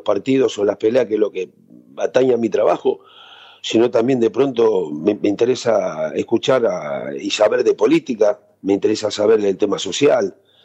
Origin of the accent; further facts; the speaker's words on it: Montevideo, Uruguay; born there; tengo la familia que son argentinos, mi mujer es argentina, mis hijos, mi nieta, pero lógicamente que no me olvido de mis raíces, ¿no? Porque nací en Montevideo.